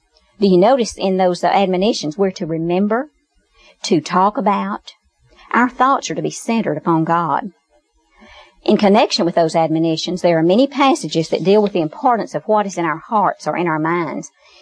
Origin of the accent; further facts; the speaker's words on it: Fort Worth, Texas, United States; I grew up in Fort Worth and graduated from Poly High School. And this was in the late 50s.